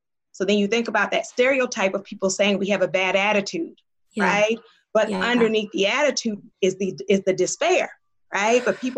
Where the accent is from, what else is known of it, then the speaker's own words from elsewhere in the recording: Baltimore, Maryland, United States; I'm an African-American woman. I grew up in Baltimore.